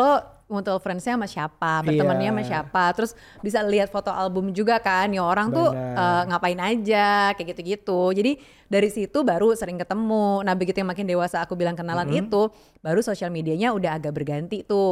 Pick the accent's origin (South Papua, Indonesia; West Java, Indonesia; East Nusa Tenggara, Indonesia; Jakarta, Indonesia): West Java, Indonesia; Bekasi; Aku dari Bekasi, ini dari Jakbar, ketemunya di Jakpus